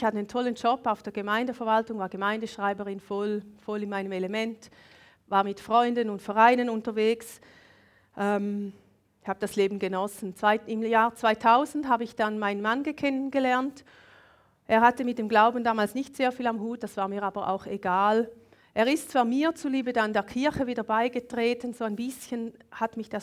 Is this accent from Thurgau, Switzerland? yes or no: yes; Thurgau, Switzerland; ich bin auf dem Seerücken aufgewachsen.